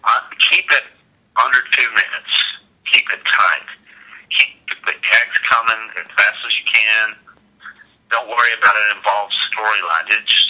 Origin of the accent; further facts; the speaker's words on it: Chattanooga, Tennessee, United States; It's from my hometown, Chattanooga, and it's going to be a big indoor installation, one of the biggest ones I've done yet. With puppets and sculpture and environments, and it's my take on Chattanooga, my love letter to growing up in Tennessee